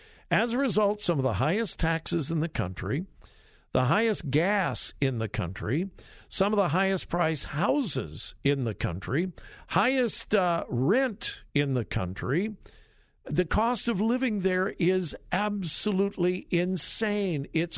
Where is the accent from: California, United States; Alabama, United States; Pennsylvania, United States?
California, United States; I'm so fortunate that, you know, the time in which I grew up in California.